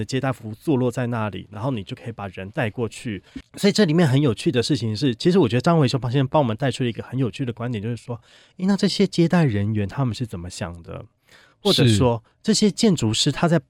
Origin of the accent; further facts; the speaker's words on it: Taiwan; 它也可以让我们台湾人比如说比较知道我们自己到底是谁啊